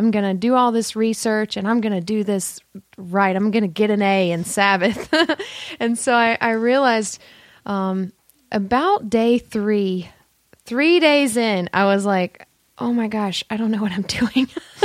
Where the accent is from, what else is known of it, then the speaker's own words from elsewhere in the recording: Pauline, South Carolina, United States; moved away as an adult; now in California, United States; I was born in South Carolina in a little town called Pauline, and then grew up there and moved to California to go to graduate school